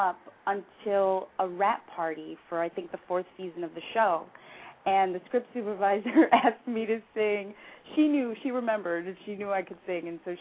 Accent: New York, United States; I didn't realize the impact the show had until I grew up in New York, and I went back to New York after

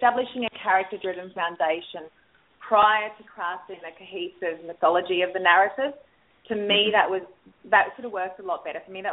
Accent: Australia; I'm a country girl originally. I'm as Aussie as they bloody come.

